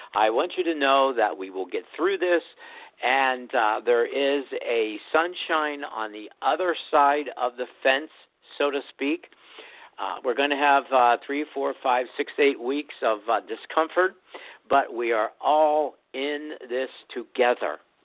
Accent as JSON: {"language": "English", "town": "Greensburg", "region": "Pennsylvania", "country": "United States", "said": "I'm from Greensburg, Pennsylvania, and we haven't seen the sun since last Sunday."}